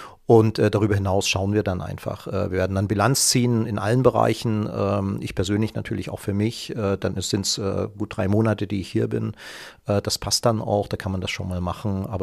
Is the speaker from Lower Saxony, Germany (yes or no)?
yes; Osnabrück, Lower Saxony, Germany; nach 8 Jahren VfL Osnabrück als hauptamtlicher Geschäftsführer. Und das ist natürlich meine Heimatstadt. Das ist einfach so. Geburtsstadt, da hat man seine Wurzeln, das merkt man.